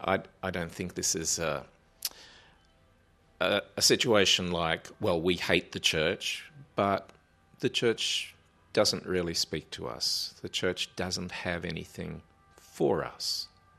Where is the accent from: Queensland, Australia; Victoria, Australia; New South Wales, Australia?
Queensland, Australia; Brisbane; I come from Brisbane in Australia